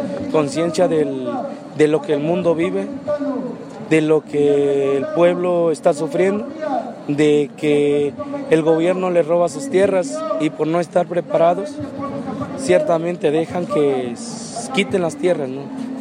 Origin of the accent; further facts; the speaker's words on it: Chiapas, Mexico; Igual soy de aquí de Chiapas, pero nos encontramos estudiando en la normal de Ayotzinapa.